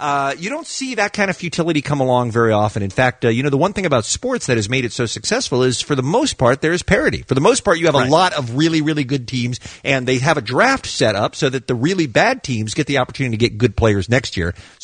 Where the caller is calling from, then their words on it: United States; Hello there. We're calling from the United States trying to verify a story we've heard on the news here